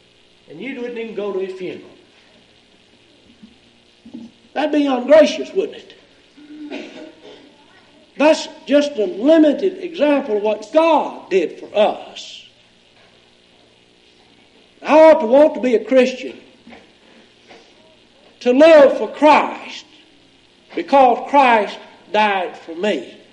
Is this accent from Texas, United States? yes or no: yes; Texas, United States; As a boy growing up in East Texas, I worked out around the farm a good bit